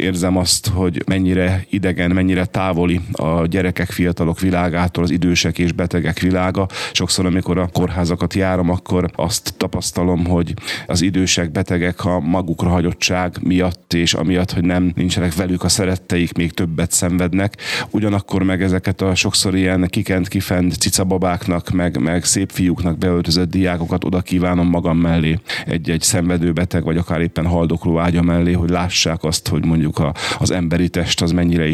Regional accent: Helvécia, Bács-Kiskun, Hungary; also born or lived in Kecskemét; 1971-ben születtem, március 3-án, és Kecskemét a szülővárosom. Helvécián éltem egészen 14-15 éves koromig, az általános iskolás időszak befejezéséig.

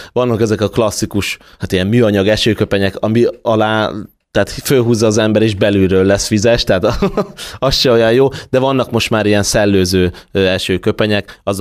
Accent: Hungary; meg egy magyarok vagyunk itt alaphangulat a kis pálinka a túra során

